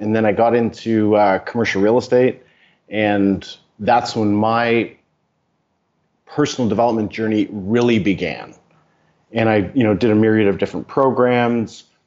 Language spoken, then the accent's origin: English; Oakville, Ontario, Canada; we grew up in Oakville, which is a really affluent town just outside of Toronto.